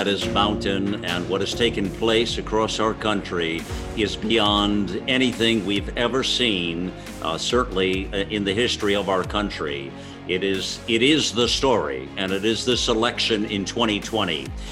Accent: United States; And I say that as an American, certainly not a partisan. And I say that as a patriot.

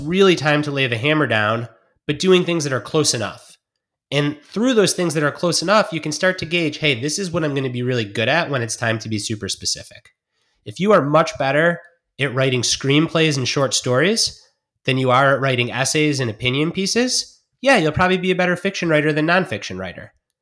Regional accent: Detroit, Michigan, United States; I grew up in Detroit watching football.

